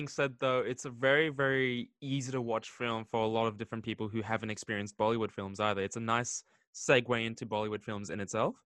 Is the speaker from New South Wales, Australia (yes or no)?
yes; Sydney, New South Wales, Australia; I went to a white school in Sydney. Predominantly, I was like one of like five brown kids.